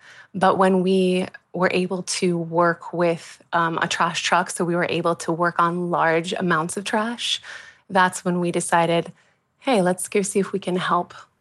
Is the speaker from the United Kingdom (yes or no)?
no; Midwest, United States; also born or lived in Brooklyn; now in Los Angeles, United States; And I'm originally from the Midwest. I also spent a long time living in Brooklyn. And when I moved to LA, I really yearned for more of a sense of community.